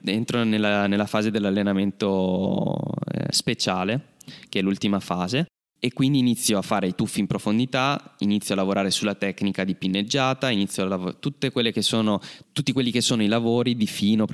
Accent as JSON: {"language": "Italian", "region": "Apulia", "country": "Italy", "moved": "as an adult", "lives_now": "Padua, Italy", "said": "io sono salentino, ma mi sono dovuto trasferire per motivi lavorativi, qui a Padova, che il mare non c'è."}